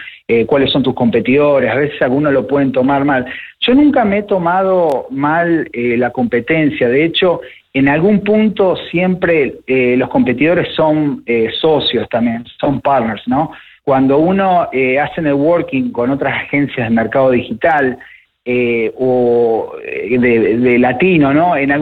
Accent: Argentina; also born or lived in New Jersey, United States; now in Miami, United States; yo crecí en Argentina, nací en New Jersey, yo crecí en Argentina y hace ahora 20 años que estoy en Miami

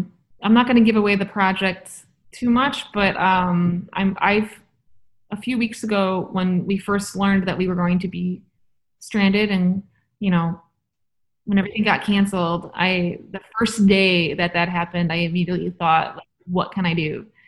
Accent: United States; Because as an American trumpet soloist, you know, it's tough here.

